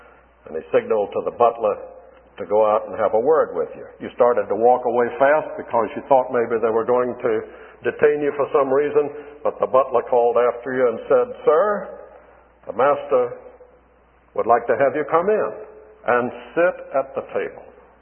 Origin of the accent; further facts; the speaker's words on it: Charleston, South Carolina, United States; When I was a young boy growing up in Charleston, of course naturally, I became acquainted with the half houses there.